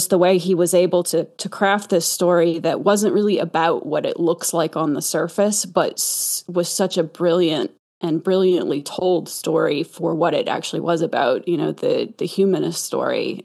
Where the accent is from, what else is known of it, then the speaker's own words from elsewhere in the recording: Bible Belt, United States; You know, I'm from the Bible Belt, and like I was being extremely bullied because I didn't believe in God.